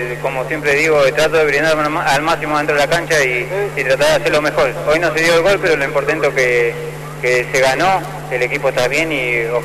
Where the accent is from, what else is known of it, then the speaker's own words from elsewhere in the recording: Argentina; somos argentinos los dos